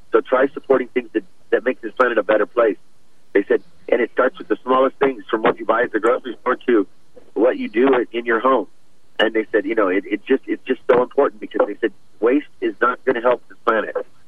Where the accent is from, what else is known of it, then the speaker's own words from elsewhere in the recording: Midwest, United States; I'm from the Midwest where at least, I mean, we don't even have to lock our doors.